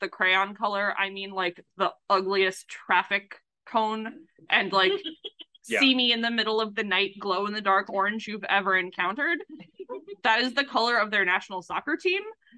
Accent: Ohio, United States; I grew up in Ohio in the U.S.

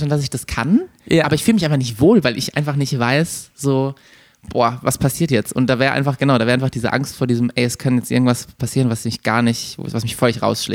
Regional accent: Bochum, North Rhine-Westphalia, Germany; also born or lived in Mannheim; now in Berlin, Germany; Ich bin in der Großstadt, also in der Metropolregion groß geworden. Ich komme aus Bochum, aus dem Ruhrgebiet. Da ist irgendwie Stadt an Stadt an Stadt.

